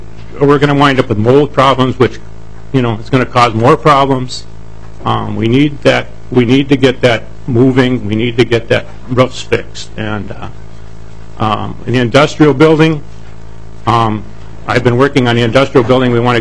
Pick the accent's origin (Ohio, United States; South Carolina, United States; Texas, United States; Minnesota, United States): Minnesota, United States; St. Cloud; I'm from St. Cloud.